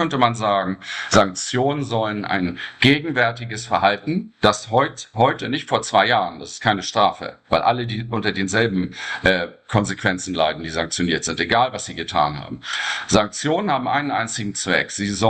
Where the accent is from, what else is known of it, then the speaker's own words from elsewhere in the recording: Germany; Das macht die EU und ich als Deutscher muss mich dafür entschuldigen